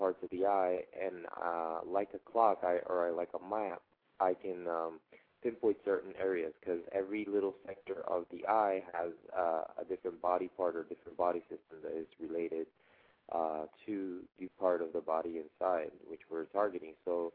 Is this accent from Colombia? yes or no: yes; Colombia; now in Miami, United States; I was born and raised in South America, in Colombia, near the coast, with the ocean. And I reside here in Miami